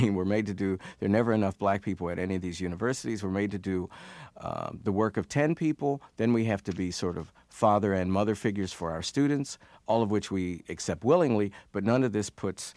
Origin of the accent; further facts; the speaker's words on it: Piedmont, West Virginia, United States; because I grew up in Piedmont, West Virginia, population 2,000, mostly white.